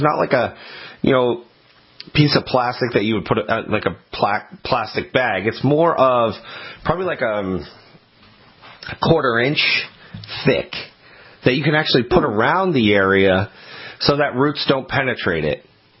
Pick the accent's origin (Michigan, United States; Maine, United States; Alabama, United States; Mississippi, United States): Maine, United States; when I was growing up in Maine, in my hometown there